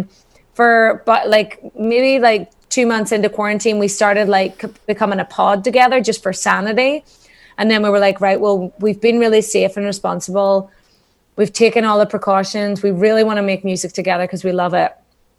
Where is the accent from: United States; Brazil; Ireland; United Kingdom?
Ireland; I'm from Ireland